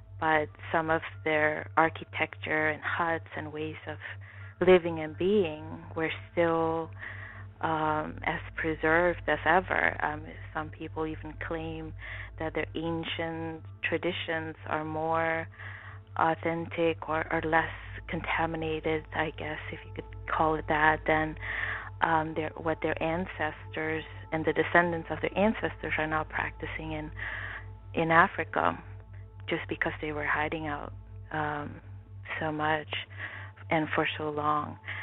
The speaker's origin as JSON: {"language": "English", "country": "Suriname", "tie": "born or raised there", "said": "In Suriname itself, we call it Suriname."}